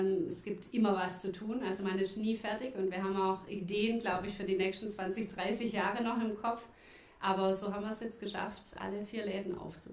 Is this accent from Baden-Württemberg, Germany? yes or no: yes; Mössingen, Baden-Württemberg, Germany; aus Mössing, aus Belsen, aber das kennen die wenigsten.